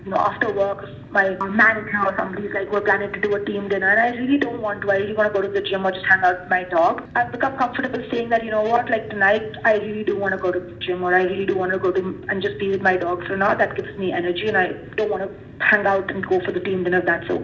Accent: India; moved away; growing up in India, I come to a developed world.

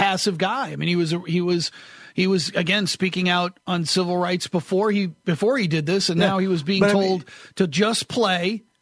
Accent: Brooklyn, New York, United States; born there; I was born in Brooklyn. My father grew up in Brooklyn.

